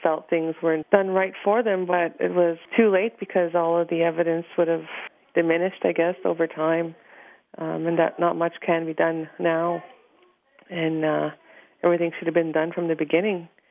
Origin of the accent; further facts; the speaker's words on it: Kitikanzibi, Canada; I'm from Kitikanzibi.